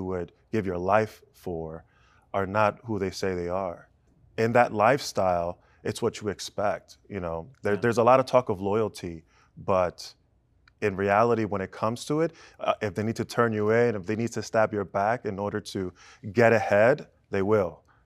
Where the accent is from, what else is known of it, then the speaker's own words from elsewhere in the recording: New York City, New York, United States; One, I grew up in Washington Heights, Upper Manhattan, which today is known as the Little Dominican Republic.